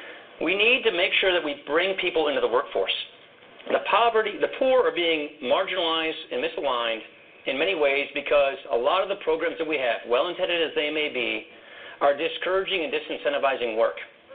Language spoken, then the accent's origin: English; Cincinnati, Ohio, United States; No, I'm from Cincinnati.